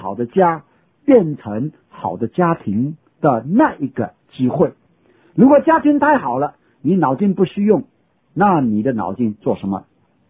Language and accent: Chinese; China; 其实这句话真像我们中国人所说的，知子莫如父，最知道儿子的就是爸爸。